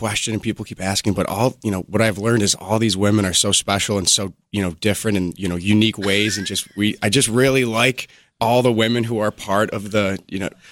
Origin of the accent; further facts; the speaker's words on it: Rochester, New York, United States; born and raised in Rochester, New York, and I'm super excited to be a bachelor this year.